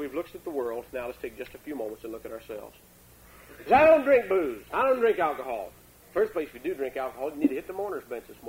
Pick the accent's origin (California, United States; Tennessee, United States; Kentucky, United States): Kentucky, United States; I mean, I was raised in Kentucky, and, you know, it was kind of like South Carolina. when I was a child. I mean, this is in the 50s.